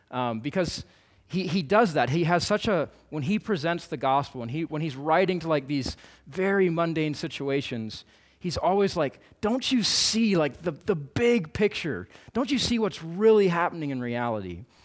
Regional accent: Florida, United States; now in Boston, United States; which means I live in Boston right now with my wife and three children. I have three little boys. I was from Florida before that.

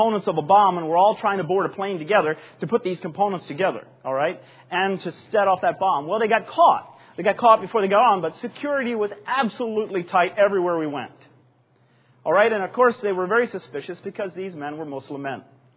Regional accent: Pennsylvania, United States; And I said, no, actually, I'm from Lebanon County.

